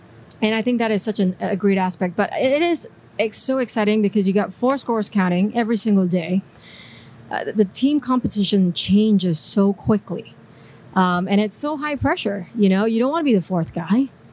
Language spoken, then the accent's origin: English; Singapore; I'm from Singapore